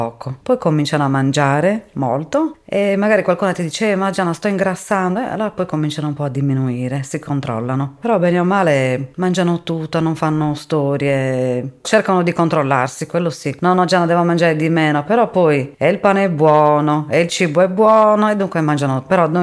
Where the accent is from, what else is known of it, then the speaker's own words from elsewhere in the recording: Assemini, Sardinia, Italy; Io sono di Assemini